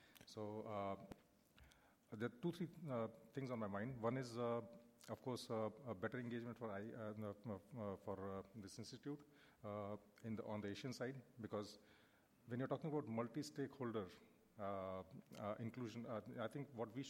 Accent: India; I'm from India. I work with the civil society.

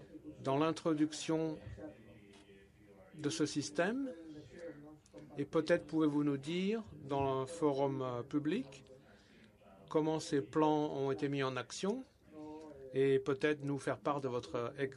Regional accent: Japan; French is a second language; Donc, je suis du Japon.

